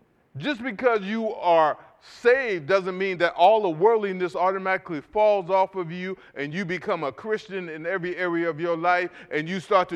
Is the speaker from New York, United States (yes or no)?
no; Philadelphia, Pennsylvania, United States; When I grew up in North Philadelphia, it was a sign of your manhood to be able to curse.